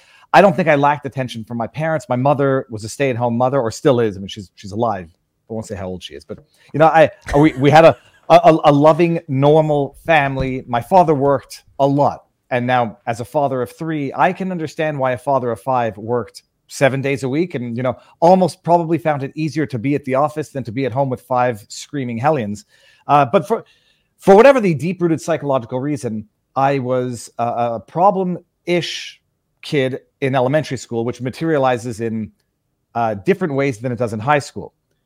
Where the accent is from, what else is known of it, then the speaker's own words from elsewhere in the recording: Montreal, Quebec, Canada; Born and raised in Montreal. I say a Jewish family by upbringing, but with varying degrees of religiousness.